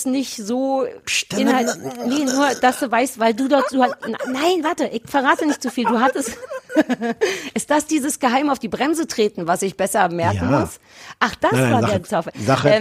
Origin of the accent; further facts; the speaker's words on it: Berlin, Germany; 030 für Berlin, weil es meine Heimatstadt ist.